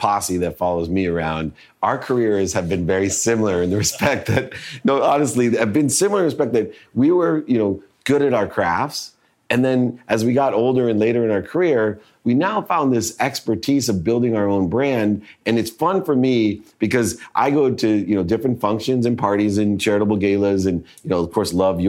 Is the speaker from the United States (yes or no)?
yes; San Diego, California, United States; You know, everyone, I'm from San Diego